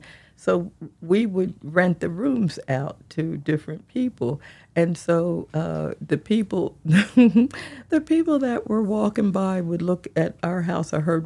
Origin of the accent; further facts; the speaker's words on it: Hopewell, United States; growing up in Hopewell, almost all of our friends were white.